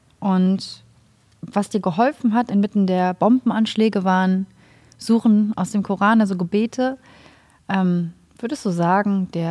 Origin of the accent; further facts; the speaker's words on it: Germany; mein Mann und ich sind beide geflüchtet damals, also als Flüchtlingskinder groß geworden in Deutschland.